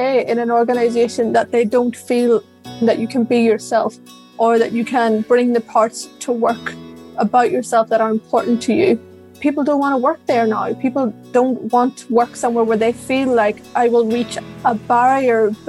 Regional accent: Ireland; growing up in Ireland, which is still a privilege for sure, gave me a perspective that most Irish people will obviously not have.

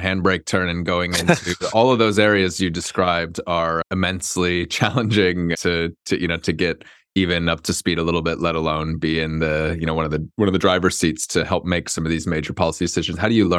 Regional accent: United States; now in United Kingdom; because I'm American, but I've lived in the UK for 10 years now

